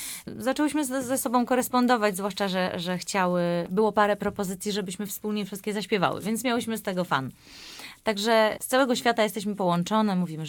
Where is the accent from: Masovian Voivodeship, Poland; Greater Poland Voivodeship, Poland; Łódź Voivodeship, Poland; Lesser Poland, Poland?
Łódź Voivodeship, Poland; Tomaszów Mazowiecki; jestem z Tomaszowa, Mazowieckiego